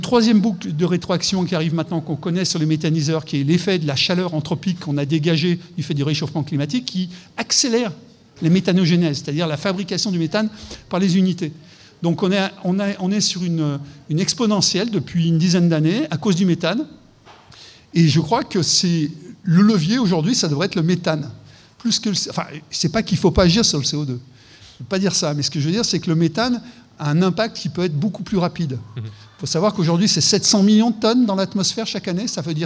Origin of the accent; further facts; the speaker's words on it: Lyon, Auvergne-Rhône-Alpes, France; moved away; Moi, j'étais parti de Lyon. Je suis un ancien de la Martinière, natif de la Croix-Rousse. J'étais parti pendant 30 ans quand je suis revenu à Lyon